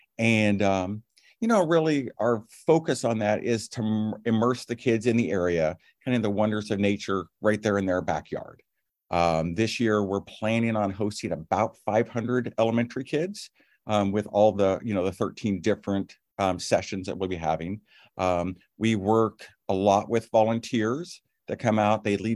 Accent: Portland, United States; I'm from Portland.

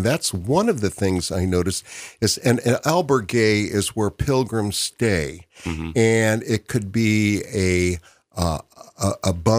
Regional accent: United States; Where are you from? And I'd say the United States.

